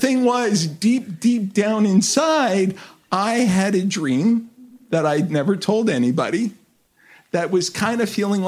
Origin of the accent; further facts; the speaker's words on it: Los Angeles, California, United States; I'm born and raised in Los Angeles.